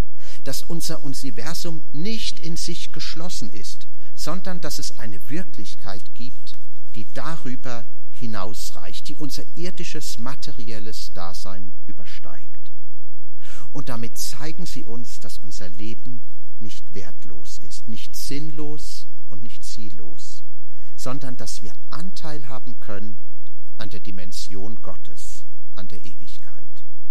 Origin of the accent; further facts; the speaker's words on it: Wiesbaden, Hesse, Germany; Hier in Bad Schwalbach gibt es ja Kirchtürme. Oder in Wiesbaden, wo ich herkomme